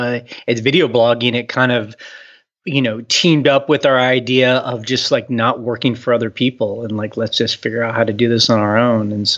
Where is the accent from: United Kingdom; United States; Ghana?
United States; Houston, Texas; also born or lived in New York / San Francisco; I grew up in Houston, Texas. You know, I've lived in urban areas, New York, San Francisco, I mean, you know, other places.